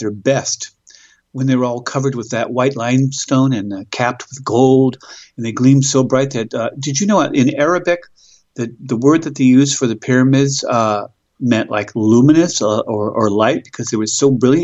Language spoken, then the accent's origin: English; Australia; This is actually the first I've heard of it, and I'm an Australian citizen.